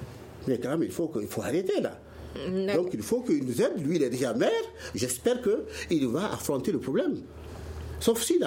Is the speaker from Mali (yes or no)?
yes; Mali; en tant que Malien